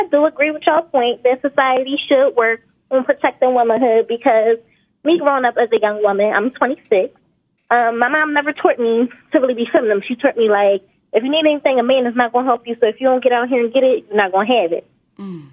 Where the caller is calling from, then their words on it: North Carolina, United States; I'm calling from North Carolina.